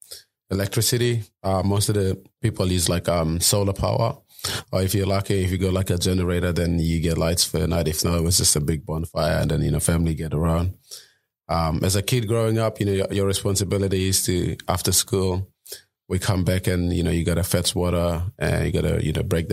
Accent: Simbu, Papua New Guinea; I was born in Simbu. It's up in the highlands, mountains, you know, Papua New Guinea. I'm from like the village, so, you know, most of the houses are you know, bush material houses, you know, our roads are dirt road.

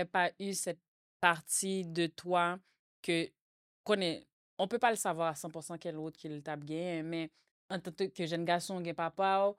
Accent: Haiti; est-ce que nous réellement peur l'en mort en tant que haïtien

